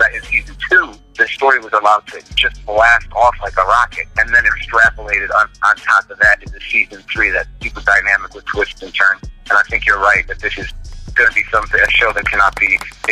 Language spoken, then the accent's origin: English; Chicago, Illinois, United States; because the neighborhood where I grew up in Chicago, I think that if you weren't, you know, very, very scholastically adept, it was kind of expected that you would go into what most people from the neighborhood did